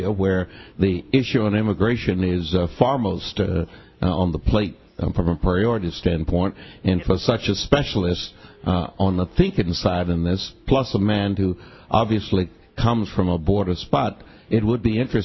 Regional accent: Mineola, Texas, United States; I'm from Texas. I'm from a little town called Mineola.

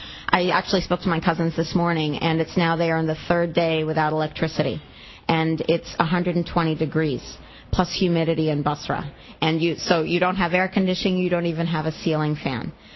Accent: United States; So I'm an American. I don't speak Arabic except for... My parents spoke English at home

